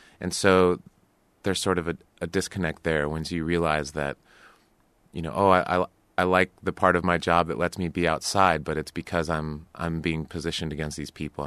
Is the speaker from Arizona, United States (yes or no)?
yes; Arizona, United States; I grew up in Arizona, and my mother was a park ranger. So I grew up in all of these, you know, amazing outdoor natural places. I grew up very close to the desert. And, you know, I spent almost my entire life in Arizona.